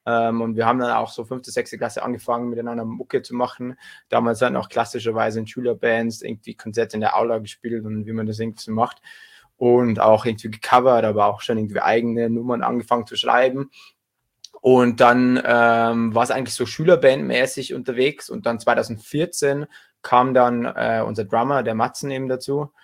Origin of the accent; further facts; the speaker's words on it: Bavaria, Germany; wir sind ja aufgewachsen und gebürtige Niederbayern.